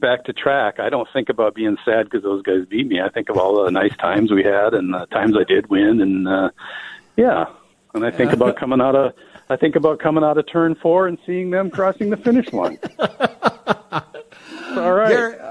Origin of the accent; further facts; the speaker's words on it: New Auburn, United States; they've gone to New Auburn, my hometown, and they're like, well, it's nothing like you describe it in the book.